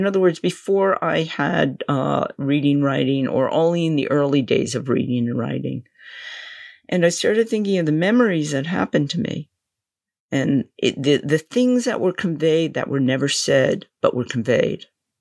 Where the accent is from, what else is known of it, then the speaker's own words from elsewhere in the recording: New York, United States; You know, I just say … I'm from New York. That's all I say.